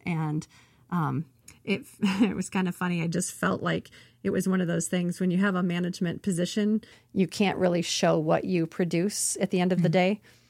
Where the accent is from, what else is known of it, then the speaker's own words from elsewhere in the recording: Midland, United States; also born or lived in Virginia; I grew up in Midland, so born and raised here. Went to high school all my life here